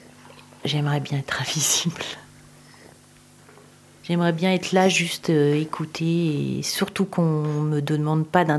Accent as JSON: {"language": "French", "town": "Tours", "region": "Centre-Val de Loire", "country": "France", "tie": "born or raised there", "said": "J'ai 54, bientôt 55 ans. J'habite à Tours. Je suis originaire de Tours."}